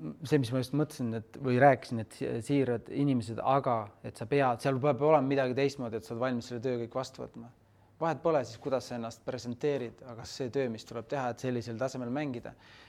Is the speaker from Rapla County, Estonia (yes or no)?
yes; Rapla, Rapla County, Estonia; Ma olen Raplas pärit